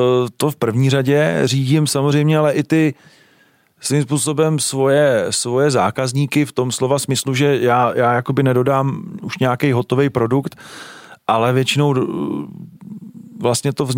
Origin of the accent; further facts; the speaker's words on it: Třebíč, Vysočina Region, Czechia; já jsem z Třebíče, kde ty korporáty docela vedou.